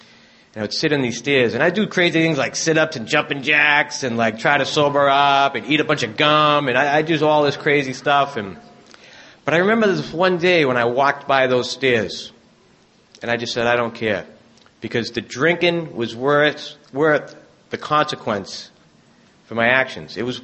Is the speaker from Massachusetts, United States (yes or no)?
yes; Boston, Massachusetts, United States; as you can tell from my accent, I obviously grew up in the Deep South and of Boston, and I did grow up in South Boston. Very interesting place to grow up in.